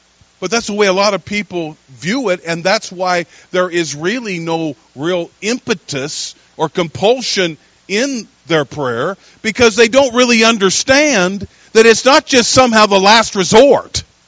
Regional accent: Spokane, Washington, United States; I was from the Inland Empire, Pacific Northwest, Washington State, to be specific, the Spokane area, north, near the Idaho border.

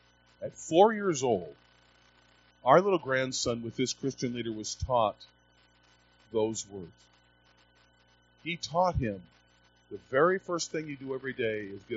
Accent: United States; I want to tell you today I'm thankful I'm an American.

